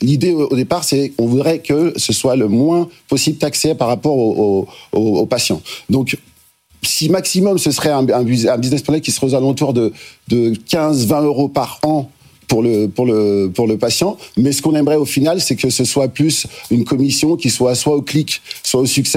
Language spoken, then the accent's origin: French; Lyon, Auvergne-Rhône-Alpes, France; Moi, je viens de Lyon, normalement dans cette région.